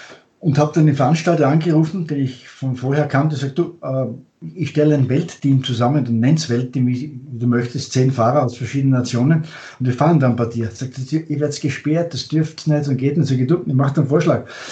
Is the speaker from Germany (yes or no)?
no; Austria; als Österreicher